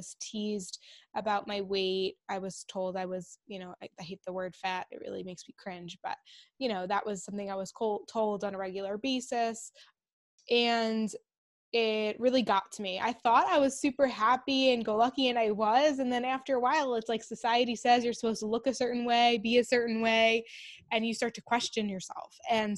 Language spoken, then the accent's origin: English; New York, United States; Yeah, sure. So … I'm from New York, and I am a registered dietitian.